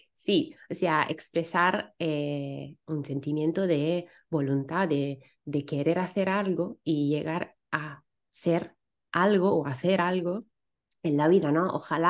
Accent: Verona, Veneto, Italy; born there; Spanish is a second language; now in Terni, Italy; Y vivo aquí desde hace muchísimos años, pero nací en Verona, en el norte de Italia.

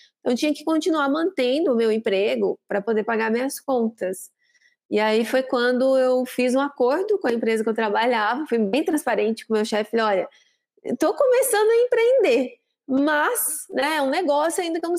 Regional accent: Campinas, São Paulo, Brazil; now in São Paulo, Brazil; a minha história, ela começa em Campinas. Eu sou campineira, moro em São Paulo hoje, mas nasci, cresci, estudei, trabalhei por muito tempo em Campinas.

